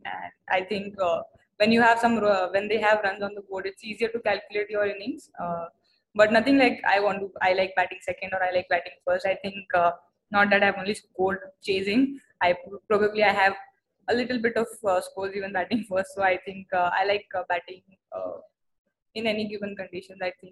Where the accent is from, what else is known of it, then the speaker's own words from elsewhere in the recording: India; And especially, I think we all are proud as Indian whenever she reaches there.